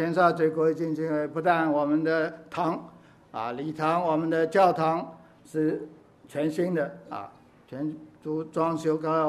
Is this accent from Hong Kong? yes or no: yes; Hong Kong; 我们香港人很骄傲，啊，我们是香港人